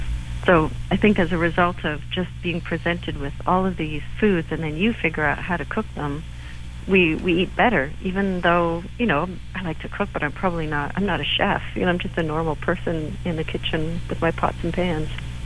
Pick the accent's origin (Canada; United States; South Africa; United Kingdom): Canada; I'm from Canada, but when I go to Toronto and I go into a supermarket